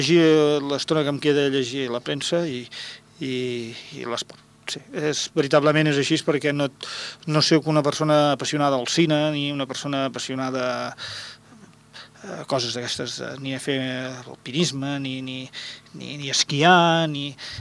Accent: Castellar del Vallès, Catalonia, Spain; soc de Castellà, em sento castellarenc

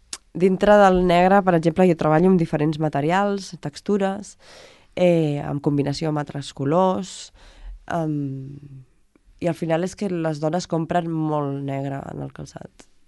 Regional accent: Santa Perpètua de Mogoda, Catalonia, Spain; also born or lived in Barcelona / London / Canet; primer vaig néixer a Santa Perpètua, després Castellà, després Santa Perpètua, després Barcelona, després Londres, després Canet, també he estat... A Barcelona un altre cop, ara a Santa Perpètua, o sigui, cada any, dos anys, sembla que canvio.

